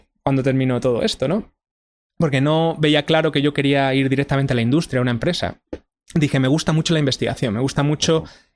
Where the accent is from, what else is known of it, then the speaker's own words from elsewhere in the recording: Madrid, Community of Madrid, Spain; Pues yo soy madrileño, uh-huh. yo nací y me crié en Madrid, en el barrio de Vallecas, y estudié ingeniería industrial en la Politécnica, en la UPM de Madrid.